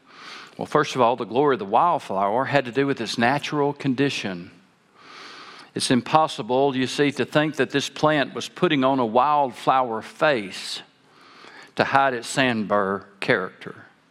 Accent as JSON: {"language": "English", "region": "Arkansas", "country": "United States", "tie": "born or raised there", "said": "I grew up in South Arkansas. We knew about pine trees, hills, and a lot of swamps."}